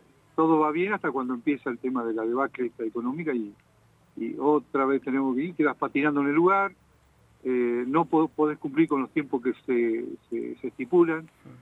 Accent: El Maitén, Chubut, Argentina; born there; Yo soy nacido en el Maitén Chubut.

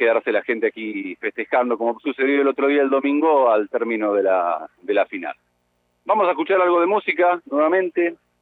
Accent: Argentina; Pocas cosas, pienso, hacen tan felices a un pueblo como el argentino como ganar un campeonato mundial. Uno de los motivos por los que nuestra sociedad idolatra tanto, me parece, la década del 80 en Argentina

